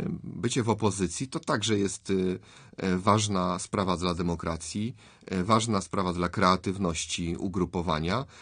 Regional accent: Łódź Voivodeship, Poland; obaj pochodzimy z powiatu rawskiego

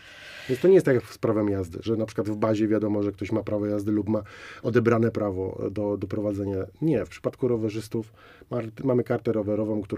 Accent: Łódź, Łódź Voivodeship, Poland; A robi to człowiek na przykład tak jak ja z Łodzi.

